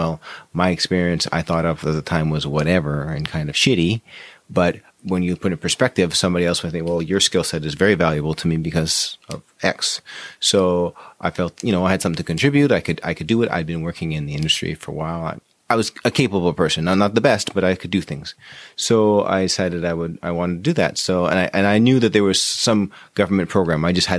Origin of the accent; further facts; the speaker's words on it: Canada; also born or lived in Jamaica; I was born in Jamaica. My mom's Jamaican. So we came to Canada when I was about one